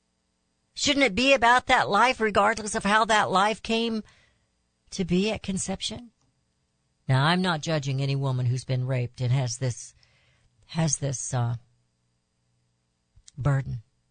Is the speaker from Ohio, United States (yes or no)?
no; Raytown, Missouri, United States; also born or lived in Jamestown, Missouri; I came from Kansas City, moved down in the middle of my freshman year to Jamestown, Missouri. A little bitty town, only had 200 and some people in it.